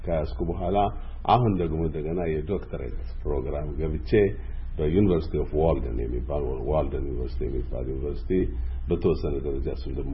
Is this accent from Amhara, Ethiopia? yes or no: yes; Gondar, Amhara, Ethiopia; moved away as an adult; also born or lived in Sudan; now in Seattle, United States; እኔ ተወልጄ ያደኩት በጎንደር ከተማ ነው። የዛሬ 35 አመት ስደተኛ ሆኜ ከጎንደር ከተማ ከፋሲለደስ ሁለተኛ ደረጃ ትምህርት ቤት ሃይ ስኩል እንደጨረስኩ